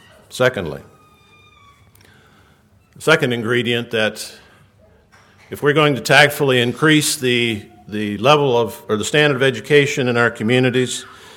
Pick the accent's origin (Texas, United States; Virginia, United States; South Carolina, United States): Virginia, United States; I grew up in Virginia, and I remember the birth of Christian Light Publications in 1969.